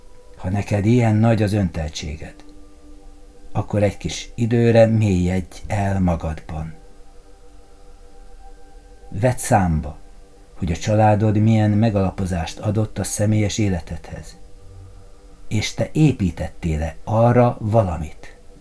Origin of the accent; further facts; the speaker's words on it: Hungary; Mi magyarok vagyunk most Európában, de az egész világban is a szabadság megtestesítői.